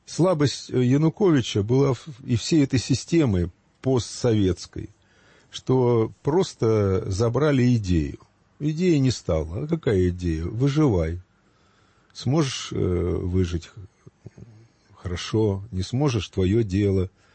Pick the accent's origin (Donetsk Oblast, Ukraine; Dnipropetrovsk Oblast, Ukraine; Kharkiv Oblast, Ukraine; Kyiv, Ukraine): Kharkiv Oblast, Ukraine; Kharkiv; moved away; я сам, как бывший харьковчанин, правда, давно уехавший